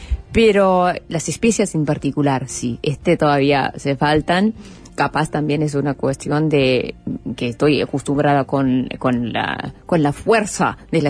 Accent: Saudi Arabia; also born or lived in Pakistan; Así que casi que tenía un mes cuando llegué en Arabia Saudita, y de ahí hasta 17 años de mi vida.

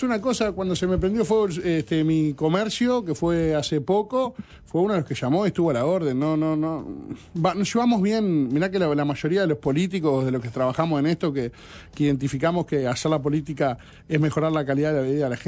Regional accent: 18 de Mayo, Canelones, Uruguay; Por ejemplo, el 18 de mayo, de donde soy, cambiamos una cantidad de cosas.

